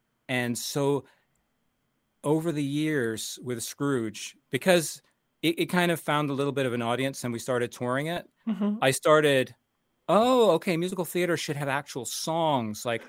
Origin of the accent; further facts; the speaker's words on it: Canada; also born or lived in United States; I started in Canada. I'm Canadian and American